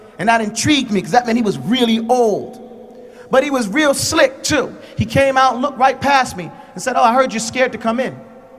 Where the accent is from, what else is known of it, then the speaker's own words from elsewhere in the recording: New York, United States; You know, we're from the North, we're New Yorkers.